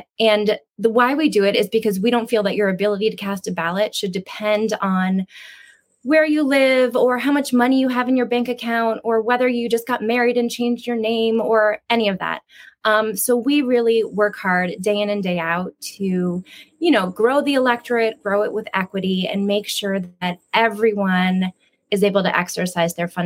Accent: Pennsylvania, United States; now in Washington, United States; I registered to vote in DC, but I actually still have my driver's license from my home state of Pennsylvania.

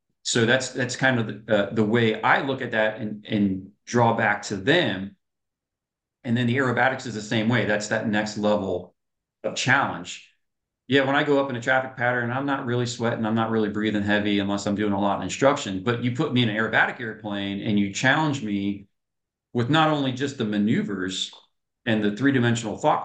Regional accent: New Jersey, United States; We're also all from New Jersey.

